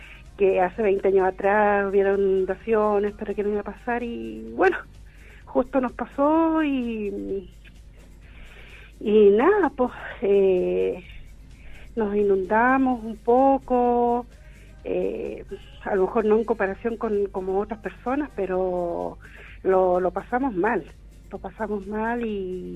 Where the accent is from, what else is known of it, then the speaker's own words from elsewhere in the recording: Santiago, Santiago Metropolitan Region, Chile; cuando yo vivía en Santiago, nací y criada en Santiago